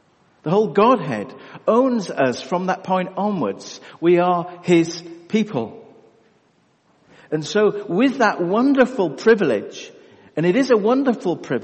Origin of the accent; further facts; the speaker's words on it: United Kingdom; I used to go to Saudi Arabia quite a lot, the Kingdom of Saudi Arabia, and I was from the United Kingdom.